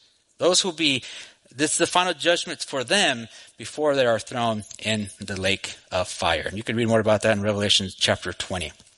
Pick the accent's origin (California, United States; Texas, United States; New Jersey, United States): Texas, United States; now in Youngsville, United States; I come to you from Youngsville, Louisiana, so I had about an hour drive to get here. And originally, a little bit about me, originally I'm from Texas.